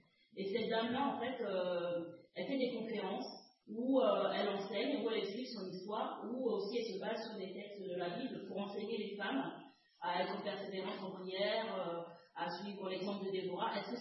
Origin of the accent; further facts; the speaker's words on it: Côte d’Ivoire; Moi, je viens de la Côte d'Ivoire